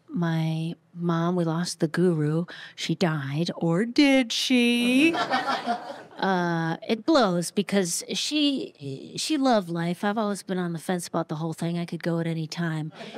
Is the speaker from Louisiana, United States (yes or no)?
no; Marquette, Michigan, United States; we're both originally from Marquette.